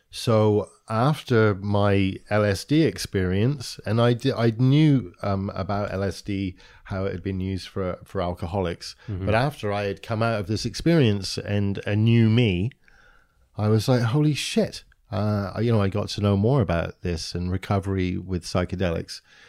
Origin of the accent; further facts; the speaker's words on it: Canada; born there; I'm Canadian born, so I right. was living in the States illegally.